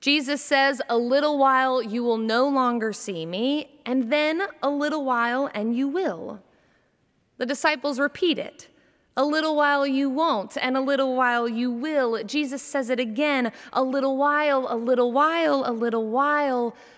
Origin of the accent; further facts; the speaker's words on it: Jacksonville, Florida, United States; When I was a kid growing up in Jacksonville, Florida, my grandparents lived about 30 minutes south of us in a community called Orange Park.